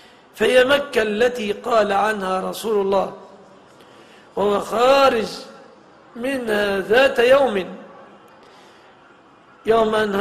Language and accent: Arabic; Egypt; باللفظة العامية التي نقولها نحن في بلادنا مصر